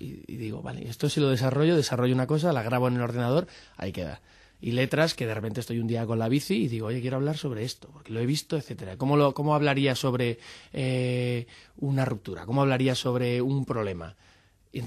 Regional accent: Madrid, Community of Madrid, Spain; moved away as an adult; also born or lived in Pamplona; Yo soy madrileño y hasta que no me fui a Pamplona hasta que no, pues con 21 años. Entonces he pasado la mayor parte de mi vida aquí

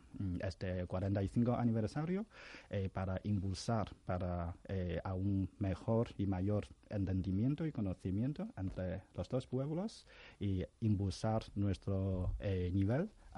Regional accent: China; Spanish is a second language; now in Spain; antes de venir a España, ya domino como el español, como un idioma extranjero, como segundo idioma.

